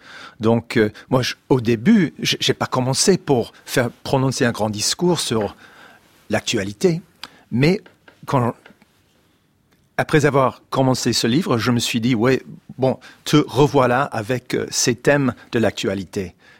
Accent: Indiana, United States; French is a second language; Moi, je viens de l'Indiana. Moi, je connais bien ce pays de fermes et de fermiers et fermières.

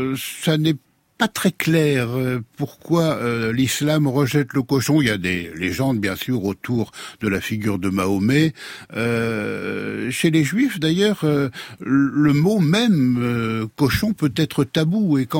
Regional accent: Normandy, France; Quand j'étais enfant, le fermier à côté de chez moi en Normandie élevait des cochons

